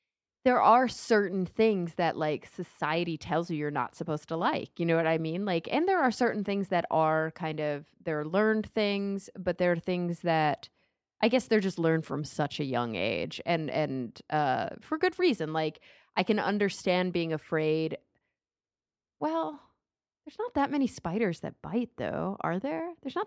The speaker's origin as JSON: {"language": "English", "town": "Plano", "region": "Texas", "country": "United States", "tie": "born or raised there", "said": "And so I remember though in Texas, I grew up in Plano, Texas"}